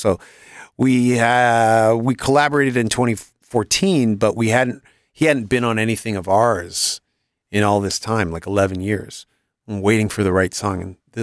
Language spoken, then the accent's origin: English; Canada; No, I'm Canadian, but I'm not a hockey fan.